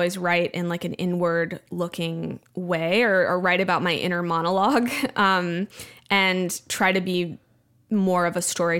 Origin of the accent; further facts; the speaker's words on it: Austin, Texas, United States; he was friends with … who were some of my earliest mentors growing up in the Austin music scene.